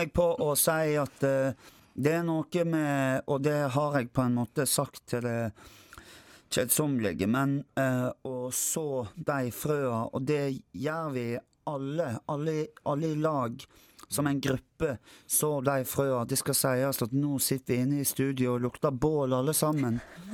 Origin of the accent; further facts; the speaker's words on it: Vestland, Norway; accent: Sunnfjord dialect; Jeg snakker jo i søvne på sunnfjordsk, så jeg må nok lande i min egen dialekt litt